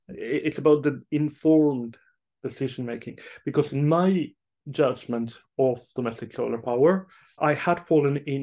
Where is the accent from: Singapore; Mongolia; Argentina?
Argentina; I mean, I'm from Argentina